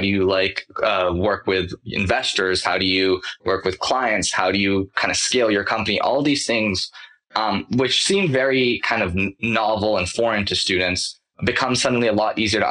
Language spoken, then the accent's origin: English; Menlo Park, California, United States; I'm 17 years old and I'm from the Bay Area. I'm currently a senior and I'm from Menlo Park, if anybody is local.